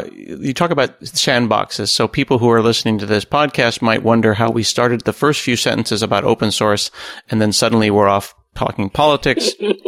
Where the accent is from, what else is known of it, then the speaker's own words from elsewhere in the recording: United States; because I can only speak as an American